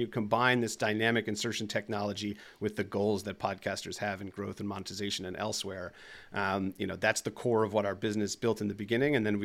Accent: New Jersey, United States; I've been noticing, I'm from New Jersey, and I've been noticing a couple of words that come out that make me sound like New Jersey

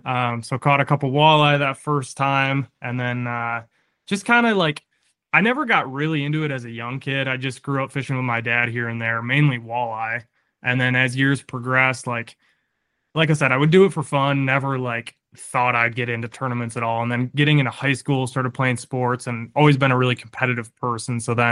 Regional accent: Walker, Michigan, United States; also born or lived in Grand Rapids; But I'm from Grand Rapids, Michigan, grew up in Walker, so north side of town, and just bought a house and got married last year.

